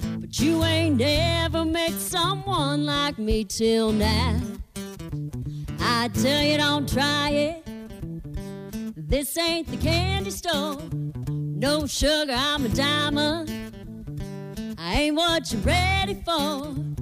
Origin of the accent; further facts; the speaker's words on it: Mount Airy, Maryland, United States; I'm a country girl. I'm from Mount Airy, Maryland. Turn left at the cow right at the church. Keep on going. That's where I'm from.